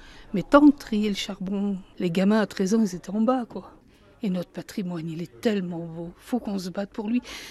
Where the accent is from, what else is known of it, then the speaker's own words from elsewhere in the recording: Hauts-de-France, France; Je suis carnavaleuse, je suis du Nord, hein.